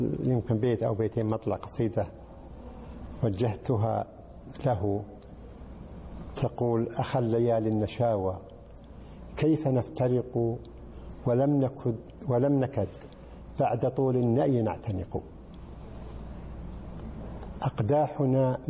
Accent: Al-Ahsa, Eastern Province, Saudi Arabia; فلما أنهيت المرحلة الثانوية في بلدي الأحساء

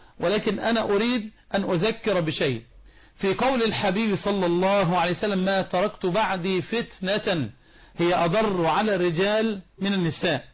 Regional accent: Egypt; اللهم لا تحزن قلوبنا في بلدنا مصر.

